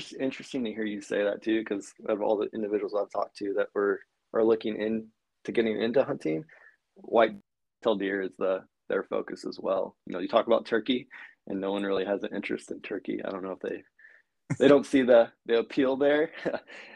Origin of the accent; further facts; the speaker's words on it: St. Louis, Missouri, United States; And I'm based out of Missouri, around St. Louis, so just born and raised in Missouri in the Midwest.